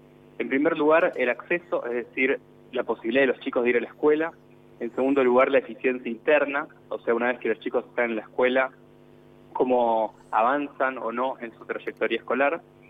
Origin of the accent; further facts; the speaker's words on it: Argentina; somos más argentinos.